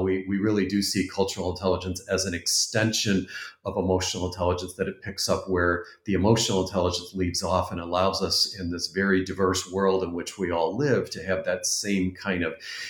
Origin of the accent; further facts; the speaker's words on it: Canada; if I just use the emotional cues that I'm used to from the Canadian home that I was brought up